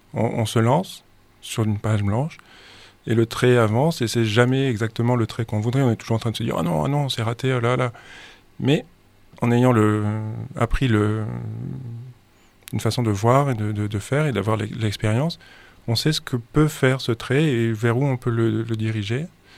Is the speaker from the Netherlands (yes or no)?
no; Provence-Alpes-Côte d'Azur, France; je viens des Hautes-Alpes, donc j'étais plus destiné à devenir garde forestier ou quelque chose comme ça